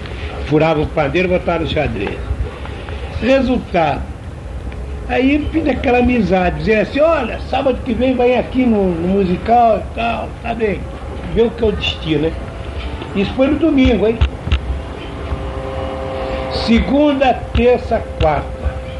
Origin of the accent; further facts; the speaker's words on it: Rio de Janeiro, Brazil; Eu morava no Estácio, que eu fui criado no Estácio.